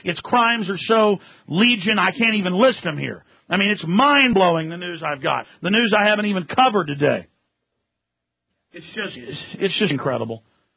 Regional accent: United States; But I'm an American. Why should I even care where countries are?

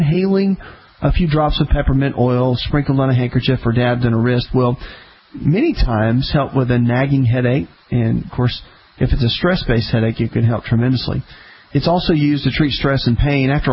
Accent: the South, United States; Now, listen, I grew up in the South. I grew up fishing catfish

